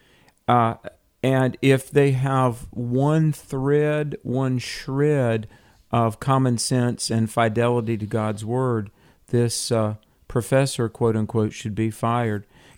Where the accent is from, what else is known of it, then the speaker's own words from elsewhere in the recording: United States; Obviously, as a Christian and as an American and as a believer in objective morality